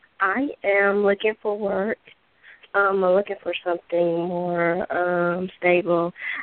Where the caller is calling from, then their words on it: Georgia, United States; I'm calling from Georgia.